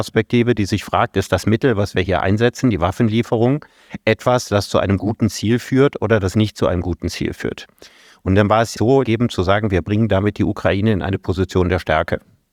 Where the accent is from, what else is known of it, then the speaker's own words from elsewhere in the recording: Solingen, North Rhine-Westphalia, Germany; Das ist so viel wie meine Heimatstadt Solingen.